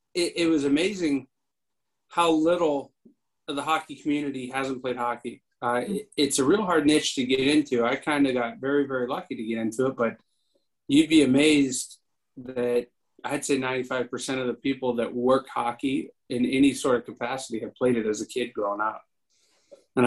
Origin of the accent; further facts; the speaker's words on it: Ohio, United States; now in Tulsa, United States; I'm from Ohio.